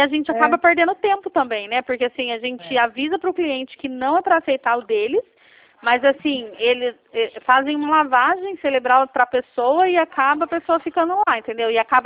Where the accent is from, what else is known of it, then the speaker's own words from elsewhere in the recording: Campinas, São Paulo, Brazil; eu sou aqui de Campinas, São Paulo.